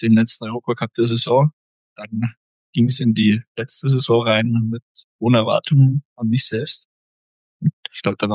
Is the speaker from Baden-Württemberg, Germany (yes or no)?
no; Bavaria, Germany; Ich komme aus Oberfranken, also in einer Region, wo man nicht unbedingt Ski fährt